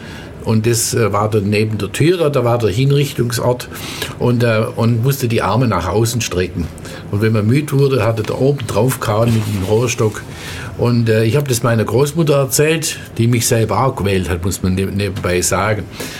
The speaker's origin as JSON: {"language": "German", "town": "Ulm", "region": "Baden-Württemberg", "country": "Germany", "tie": "born or raised there", "said": "ich bin selber auch gebürtiger Ulmer. Und habe in meiner Kindheit in der Platzgasse 6 gewohnt bei meinen Großeltern nach dem Krieg."}